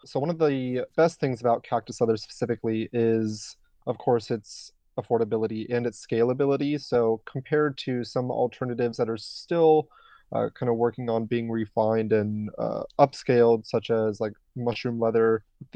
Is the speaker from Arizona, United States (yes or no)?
yes; Phoenix, Arizona, United States; I grew up in the Sonoran Desert right here in Phoenix, Arizona.